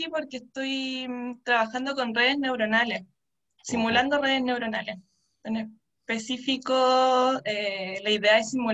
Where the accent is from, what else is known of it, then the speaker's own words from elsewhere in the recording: Chiloé, Los Lagos, Chile; also born or lived in Punta Arenas; now in Valparaíso, Chile; Sí, soy del sur. Como que nací en Punta Arenas, después me fui a Chiloé a vivir, por razones de la vida, pero sí, bien sureña.